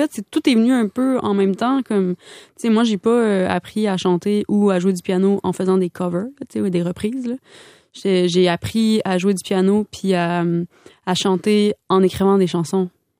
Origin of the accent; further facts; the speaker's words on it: Quebec, Canada; j'ai grandi en Gaspésie.